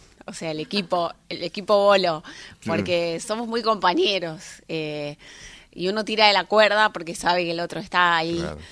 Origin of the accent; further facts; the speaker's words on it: Chascomús, Buenos Aires Province, Argentina; born there; porque nací en Chascomús, muy en contacto con la naturaleza